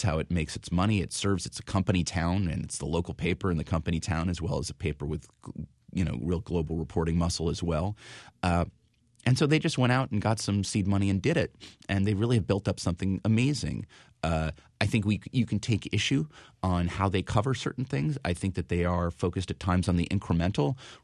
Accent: California, United States; You know, I'm from Southern California.

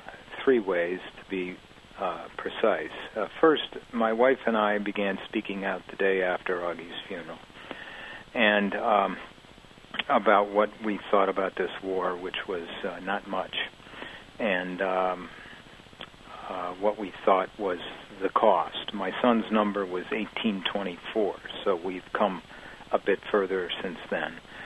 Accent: Cleveland, Ohio, United States; We're originally from Cleveland.

